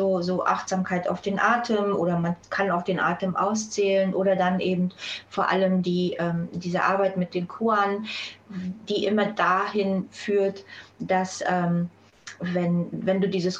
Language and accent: German; Germany; ich bin ja in der DDR aufgewachsen.